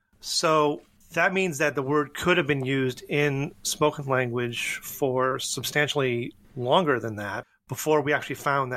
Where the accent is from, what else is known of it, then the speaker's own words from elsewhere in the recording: Massachusetts, United States; because I grew up in New England. I grew up north of Boston. I used wicked as an adverb all the time.